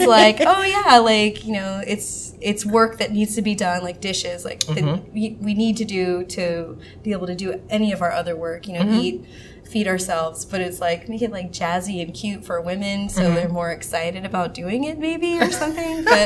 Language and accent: English; North Charleston, South Carolina, United States; And that was really cool because I grew up in North Charleston.